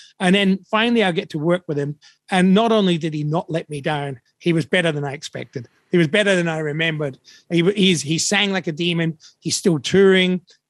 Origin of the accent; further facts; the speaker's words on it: Australia; I'm a singer from Australia.